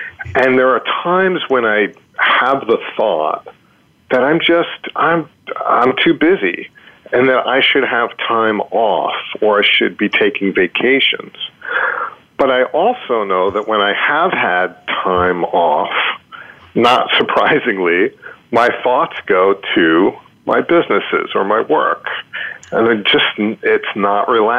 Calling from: New York City, New York, United States; I'm calling from New York in my office, New York City.

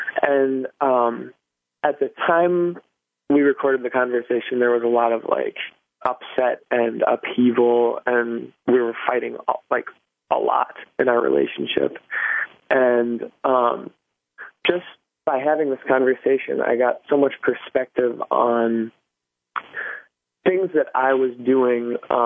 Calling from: Minneapolis, Minnesota, United States; Yes, indeed. I'm calling from Minneapolis.

